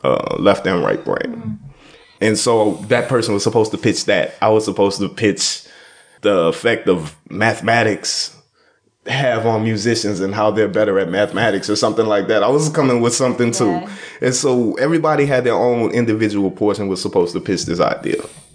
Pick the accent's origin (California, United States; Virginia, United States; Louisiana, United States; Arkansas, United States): Louisiana, United States; New Orleans; I'm from New Orleans. We feel horns.